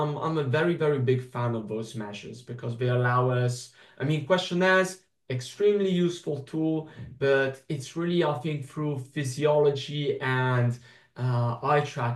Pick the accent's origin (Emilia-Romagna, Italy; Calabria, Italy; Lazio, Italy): Lazio, Italy; Rome; I come from Italy, I come from Rome, I come from one of the most beautiful cities in the world.